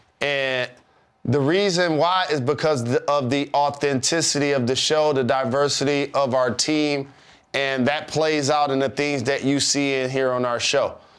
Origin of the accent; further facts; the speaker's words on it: Detroit, Michigan, United States; I'm from the Motor City, dog. We love muscle cars and old school cars.